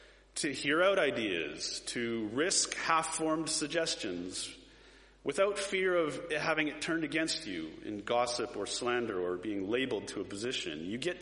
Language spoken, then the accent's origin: English; Canada; Now, I'm Canadian, so I'm with you in the whole parliamentary system.